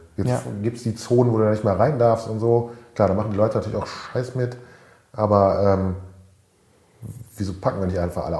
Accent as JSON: {"language": "German", "region": "Rhineland", "country": "Germany", "said": "bei mir in Rheinland, wo ich herkomme"}